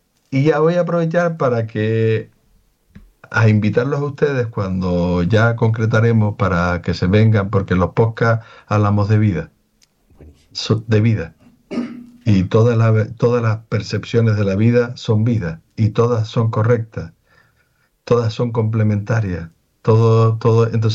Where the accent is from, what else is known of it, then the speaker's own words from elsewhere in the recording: Venezuela; Yo también soy venezolano y también lo oí un montón de veces. Lo que pasa es que, bueno, soy de padres canarios.